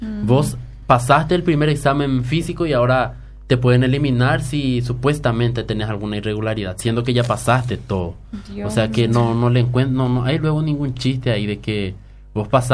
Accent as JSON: {"language": "Spanish", "country": "Paraguay", "said": "No todos somos de Asunción, la mayoría, claro, somos del interior."}